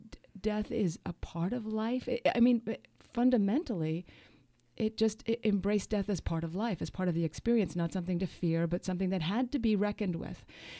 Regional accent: Colombia; also born or lived in New York; now in Seattle, United States; Well, when I moved from New York, I'm Colombian. My heritage is Colombian. And I moved to Seattle.

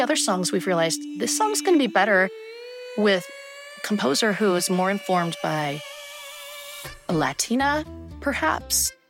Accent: Boring, Oregon, United States; as a person who comes from rural Oregon. I was born in Boring, Oregon. And well, I guess I was technically born in Portland, but raised in Boring, Oregon. And this is my background.

